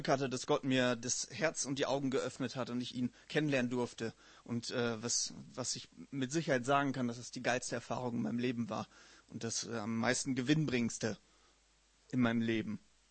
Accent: Münster, North Rhine-Westphalia, Germany; ich komme aus Münster

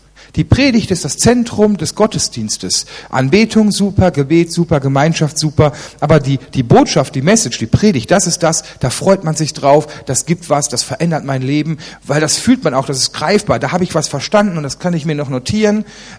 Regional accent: Germany; also ich fühle mich, obwohl ich ungarischer Abstammung bin, aber ich fühle mich sehr, sehr deutsch. Ich bin auch sehr deutsch, ich bin auch in Deutschland schon geboren.

